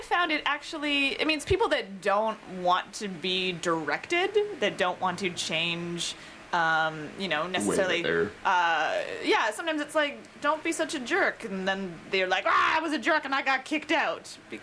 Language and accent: English; Calgary, Alberta, Canada; I grew up in Calgary